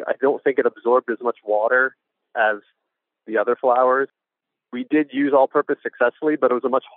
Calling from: Atlanta, Georgia, United States; I'm calling from Atlanta, Georgia.

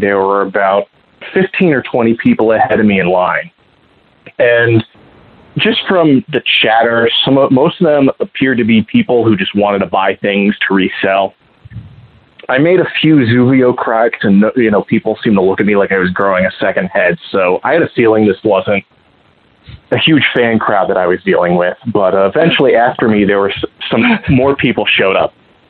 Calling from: Columbus, Ohio, United States; from Columbus, Ohio, snuggling with a giant pork.

